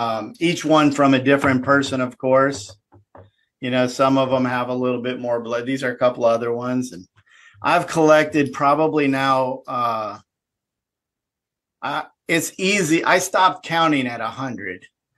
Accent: Minnesota, United States; born there; now in Alabama, United States; No, I was born up in Minnesota. And I've been living in Alabama since 1997.

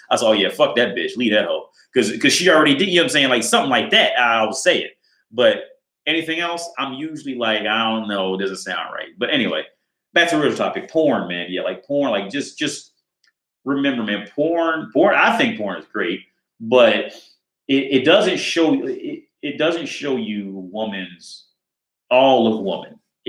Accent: Ohio, United States; Like now, I'm from Ohio, so we have Skyline Chili, and a key ingredient in that chili is chocolate.

